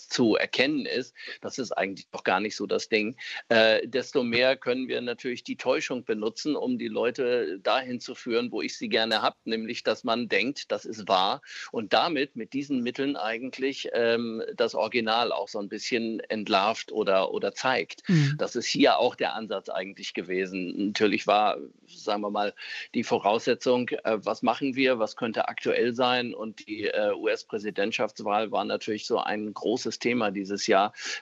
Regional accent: Hamburg, Germany; also born or lived in Offenbach am Main; Ich bin ja in Offenbach am Main geboren, zugegebenermaßen seit meinem dritten Lebensjahr hier in Hamburg und ein echter Hamburger Jung, eigentlich ein Zugereister. Aber meine Mutter und deren Eltern, das waren alles Hessen, alles Offenbacher.

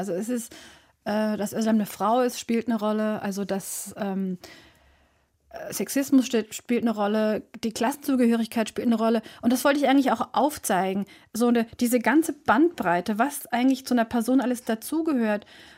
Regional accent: Germany; Also wenn ich auf die Straße gehe oder wenn ich sage, ich bin Deutsche, ich finde, das umfasst so viel.

